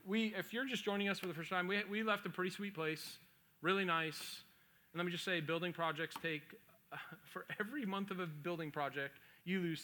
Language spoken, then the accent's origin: English; Boston, Massachusetts, United States; And I brought in the fact that I'm from Boston. There's a lot of kids from Northeast.